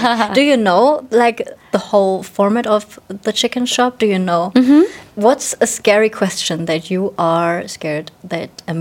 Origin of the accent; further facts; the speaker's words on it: Gelsenkirchen, North Rhine-Westphalia, Germany; English is a second language; Okay, so let's not talk about my hometown Gelsenkirchen